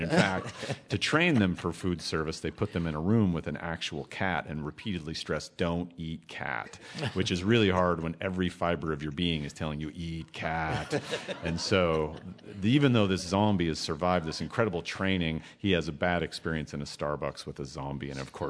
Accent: Spokane, Washington, United States; It's a piece called Statistical Abstract for My Hometown, Spokane, Washington

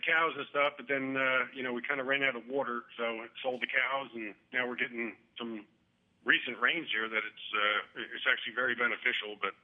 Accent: New Jersey, United States; No, actually, I'm not. I'm from New Jersey.

